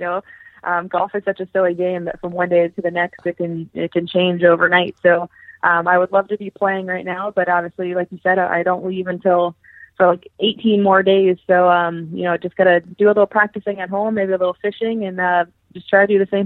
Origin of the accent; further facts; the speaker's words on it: United States; You know, being an American player, I root for all the Americans really hard.